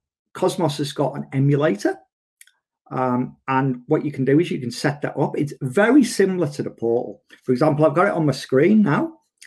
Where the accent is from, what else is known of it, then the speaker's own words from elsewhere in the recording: Brisbane, Queensland, Australia; from Brisbane, Australia.